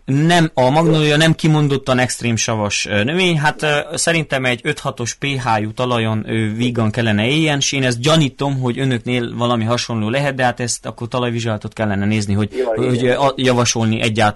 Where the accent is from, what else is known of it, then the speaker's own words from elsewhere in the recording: Odorheiu Secuiesc, Harghita, Romania; Én is Székelyudvarhelyi vagyok.